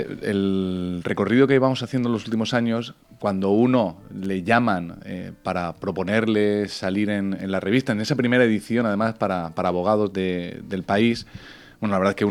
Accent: Torrevieja, Valencian Community, Spain; Pues vengo de Torrevieja, soy natal de Torrevieja

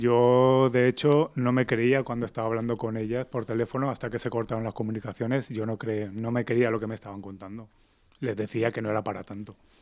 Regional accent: Catarroja, Valencian Community, Spain; a los 20 días de suceder la dana, somos de Catarroja, pues salió adelante.

